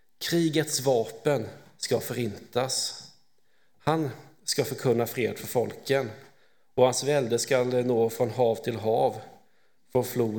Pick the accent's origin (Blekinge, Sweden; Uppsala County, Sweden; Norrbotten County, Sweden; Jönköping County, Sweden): Jönköping County, Sweden; Korsberga; Är från, eller åtminstone uppväxt, i Korsberga. På ett sätt brukar jag säga att jag är född och uppvuxen i Korsberga.